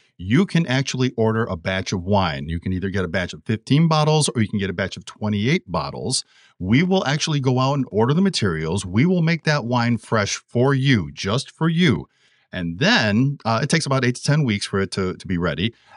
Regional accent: Warren, Michigan, United States; So I personally grew up in Warren, Michigan, right around the 12 Mile and Hoover area. I ended up going to Bishop Foley High School in Madison Heights.

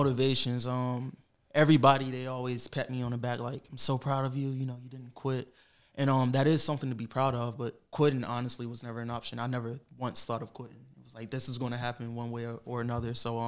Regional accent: Wilmington, North Carolina, United States; So I grew up, I'm from Wilmington, born and raised.

